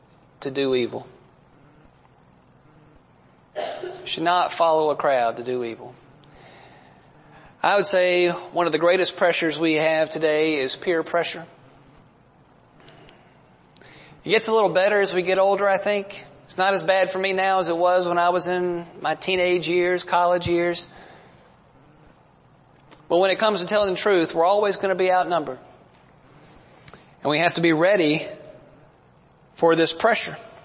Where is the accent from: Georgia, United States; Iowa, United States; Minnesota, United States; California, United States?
Georgia, United States; for me, growing up in South Georgia, that's sulfur water.